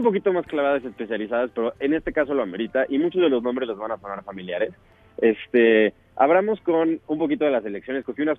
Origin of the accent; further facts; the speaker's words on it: Mexico; y a veces se nos olvida como mexicanos eso siento.